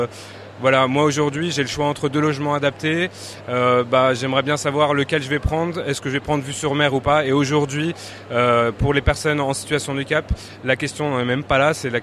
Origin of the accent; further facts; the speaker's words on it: Dijon, Bourgogne-Franche-Comté, France; Alors, nous, on est de Dijon, et ça on le revendique, on est de Bourgogne.